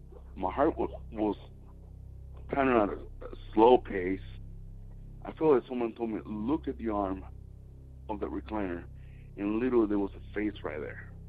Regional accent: Venezuela; now in United States; 20 years ago, exactly 20 years ago, not to the date, but close to the month, I moved to the United States from Venezuela, a country down in South America.

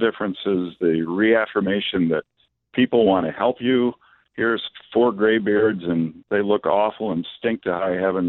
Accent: Rock Island, Illinois, United States; I grew up in Rock Island, and I kind of always took the Mississippi for granted.

